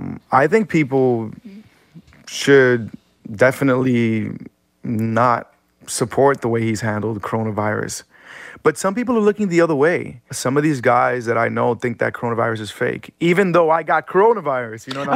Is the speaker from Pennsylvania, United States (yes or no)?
no; New York, United States; And I talk about New York because I'm from New York.